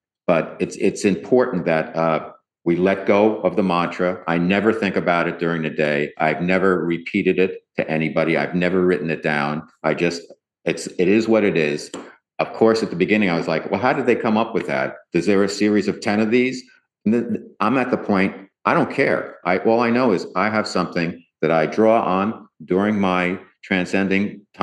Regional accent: New York, United States; I have a pretty good, being a New Yorker, I have a pretty good BS detector

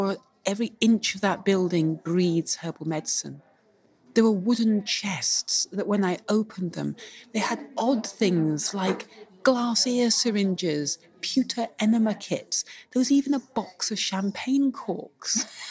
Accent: Scotland, United Kingdom; born there; I was born in Scotland, so for me, it was like a dream.

